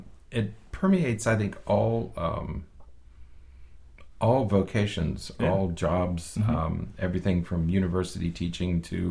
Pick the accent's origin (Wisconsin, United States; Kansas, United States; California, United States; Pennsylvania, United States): Pennsylvania, United States; These were common in Pittsburgh. I grew up near Pittsburgh.